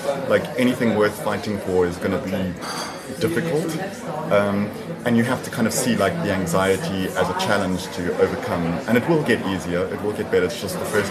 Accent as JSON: {"language": "English", "town": "Durban", "region": "KwaZulu-Natal", "country": "South Africa", "said": "So I'm originally from Durban."}